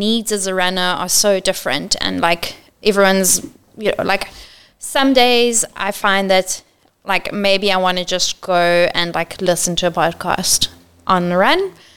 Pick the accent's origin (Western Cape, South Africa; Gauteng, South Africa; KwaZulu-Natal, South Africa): KwaZulu-Natal, South Africa; Durban; Like, I grew up in Durban too, so I'm aware of what Durban winter is with its 23 degrees.